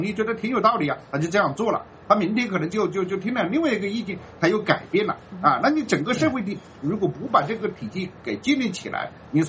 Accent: China; 那我们中国人也是比较生孩子

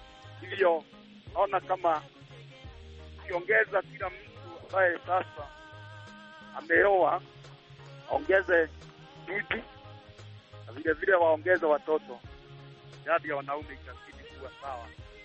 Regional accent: Nyandarua County, Kenya; born there; Mimi ni mwana Kenya halisi. Nimezaliwa katika dani ya Nyandarua wa kaunti

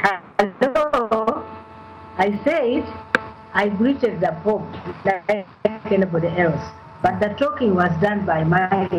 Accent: Uganda; I came from Uganda

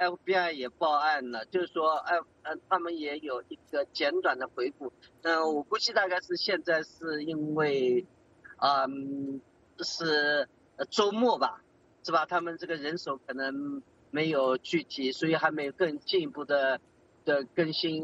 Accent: China

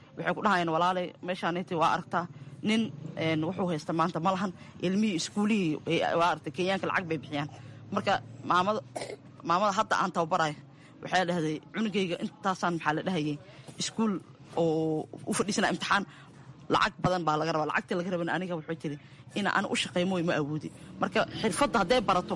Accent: Mogadishu, Banaadir, Somalia; moved away; Aniga waxaan kasoo qaxay Xamar, waxaan ku dhashay degmada Shibis yaqshidna ku soo barbaaray

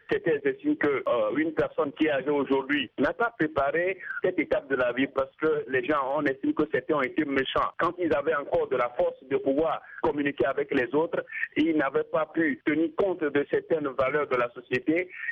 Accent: Togo; Chez nous, au Togo, il n'y a pas de structure valable

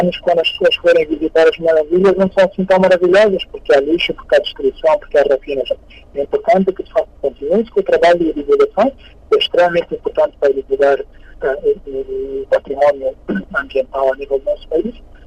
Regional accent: Angola; Todos nós, enquanto angolanos, devemos proteger e ajudar a manter sustentáveis esses locais.

